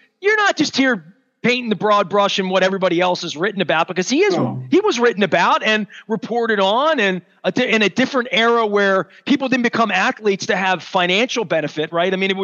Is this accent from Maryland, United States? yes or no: yes; Baltimore, Maryland, United States; I'm from Baltimore, right?